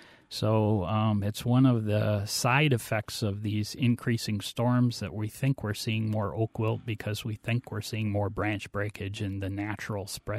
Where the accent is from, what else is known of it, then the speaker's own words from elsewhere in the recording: Milwaukee, Wisconsin, United States; And I grew up in Milwaukee, and I think that Milwaukee, the city, and the county with their parks are one of the reasons why I got interested in trees.